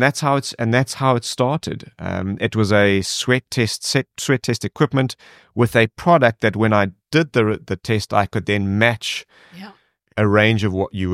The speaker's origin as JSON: {"language": "English", "country": "South Africa", "said": "And I then said, okay, well, I'm typical South African, you know, we're going to find a way to make this happen."}